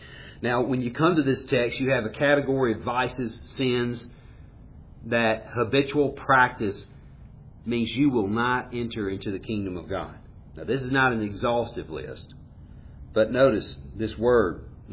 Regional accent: Jackson, Mississippi, United States; growing up in Jackson, Mississippi back in the 70s and 80s

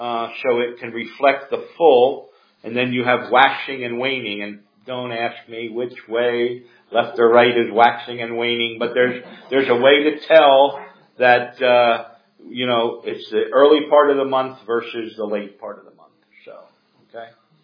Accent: New Jersey, United States; Now, of all of you, you grew up in Connecticut, I grew up in New Jersey.

